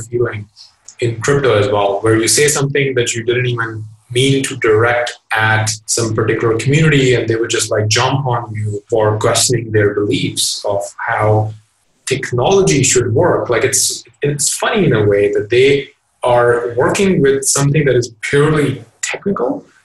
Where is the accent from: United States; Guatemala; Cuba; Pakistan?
Pakistan; so I grew up in Pakistan, and there were a lot of very religious people around me.